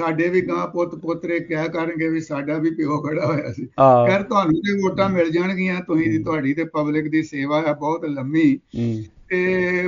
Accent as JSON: {"language": "Punjabi", "town": "Suro Padda", "region": "Punjab", "country": "India", "tie": "born or raised there", "said": "ਸਾਡੇ ਪਿੰਡ ਨਿਕਾ ਜਿਹਾ ਸੂਰੋ ਪੱਡਾ ਮਹੀਤੇ ਤੋਂ 4 ਕਿਲੋਮੀਟਰ ਅੰਮ੍ਰਿਤਸਰ ਵਾਲੀ ਸੜਕ ਦੇ ਉੱਤੇ ਆ"}